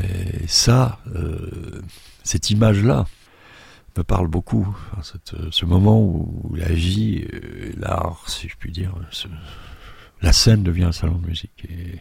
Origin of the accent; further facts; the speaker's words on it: Sainte-Marie-aux-Mines, Grand Est, France; elle se trouve à quelques kilomètres de ma ville natale, Sainte-Marie-aux-Mines.